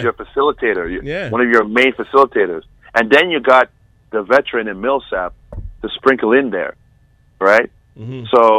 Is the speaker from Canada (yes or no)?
yes; Canada; Murray, I knew from just being Canadian and watching him, what he does in Team Canada